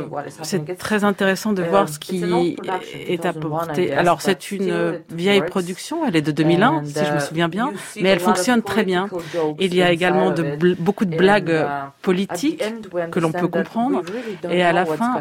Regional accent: Georgia; même si je suis de Géorgie et que la culture n'a rien à voir, je suis née en 1984 dans l'Union soviétique, et c'est vrai que j'ai grandi au sein de cette culture.

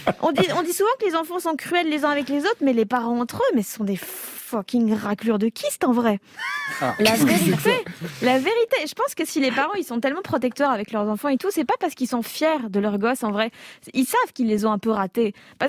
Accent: Belgium; en tant que Belge, je ne vais pas parler du score

